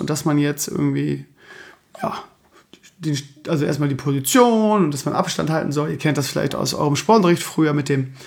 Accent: Lauenbrück, Lower Saxony, Germany; born or raised there

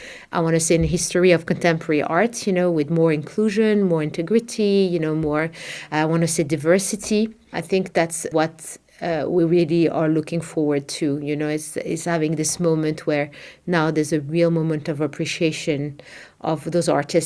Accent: Morocco; I think growing up in Morocco in the 70s, early 80s, there was no infrastructure for art and cultural platforms

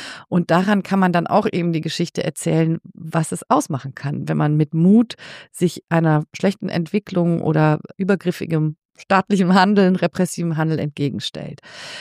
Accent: Geneva, Switzerland; born there; Also ich bin ja in Genf geboren. Meine Eltern haben in Genf gelebt.

